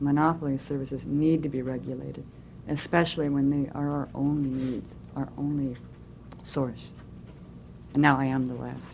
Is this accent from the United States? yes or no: yes; Portland, United States; I am from Portland